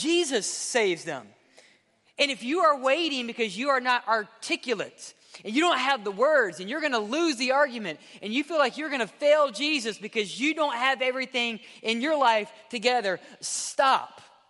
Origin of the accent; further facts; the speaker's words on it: Mississippi, United States; I'm from Mississippi. I say it A-X-E.